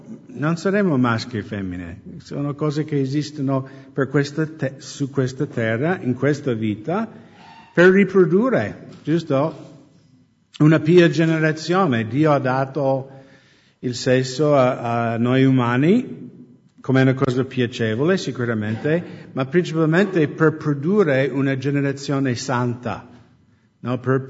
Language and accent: Italian; Veneto, Italy; Io, la sposa, io sono uomo di un sol pezzo. Sono veneto mio.